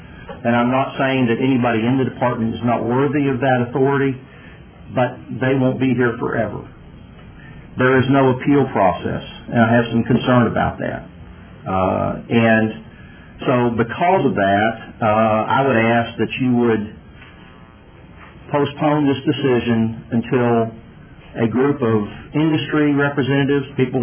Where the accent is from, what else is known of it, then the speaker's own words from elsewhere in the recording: Raymondville, Texas, United States; I'm from Raymondville, Texas, Kennedy County. I'm a deer breeder. I'm a rancher.